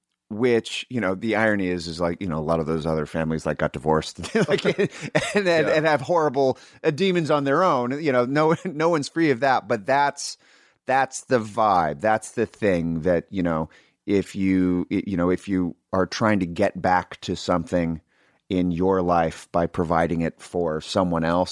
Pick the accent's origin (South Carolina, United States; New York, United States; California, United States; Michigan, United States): California, United States; Sacramento; I was pretty fortunate because growing up in Sacramento was